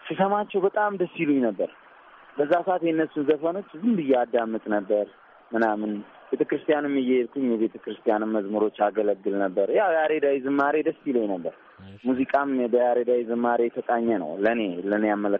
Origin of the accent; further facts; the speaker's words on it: Addis Ababa, Ethiopia; እኔ ተወልጄ ያደኩት ነገር ያለው አዲስ አበባ ነው